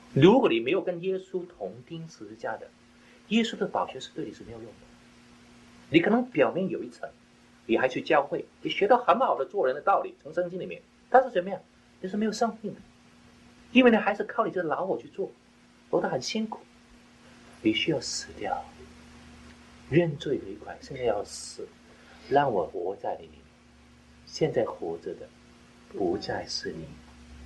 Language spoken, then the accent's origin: Chinese; China; 你知道我们中国人很多人蒙恩的